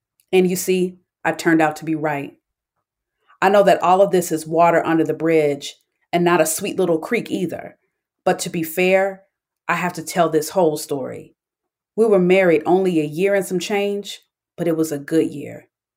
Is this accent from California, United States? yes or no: no; Atlanta, Georgia, United States; I hail from Atlanta, Georgia. So Tayari Jones is a household name as far as I'm concerned.